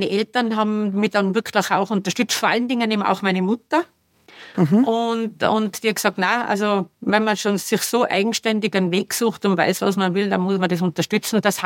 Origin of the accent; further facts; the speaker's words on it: Tyrol, Austria; Also wir sind im Bauernhaus ja aufgewachsen mit der Käserei und dann haben ganz klassischerweise, wie es in Tirol ja vielfach ist, da gab es dann eine Frühstückspension